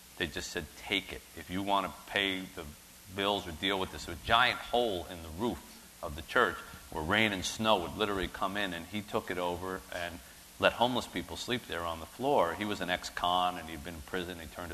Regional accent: Philadelphia, Pennsylvania, United States; moved away as an adult; also born or lived in New Jersey; now in Detroit, United States; I didn't grow up in Detroit. I grew up in Philadelphia.

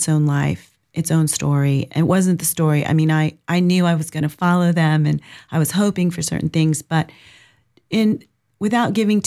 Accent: Jacksonville, Florida, United States; I grew up in Jacksonville. I grew up on the South Side.

